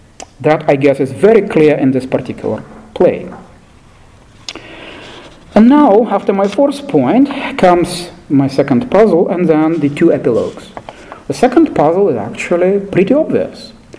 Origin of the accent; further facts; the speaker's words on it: Ukraine; Growing up in Soviet Ukraine, I haven't read this play, but I have seen the film